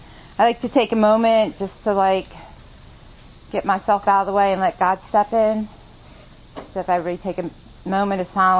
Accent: Baltimore, Maryland, United States; now in Pennsylvania, United States; I didn't get clean up here in Pennsylvania. I'm from Baltimore, Maryland. That's where I got clean at. I moved up here 5 years ago.

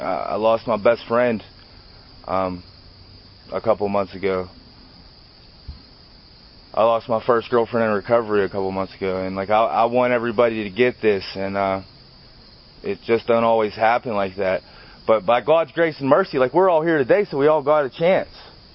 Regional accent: Pittsburgh, Pennsylvania, United States; also born or lived in Tennessee / Washington; I was born in Tennessee, I was raised in Pittsburgh, and I grew up in Washington, and I grew up in recovery.

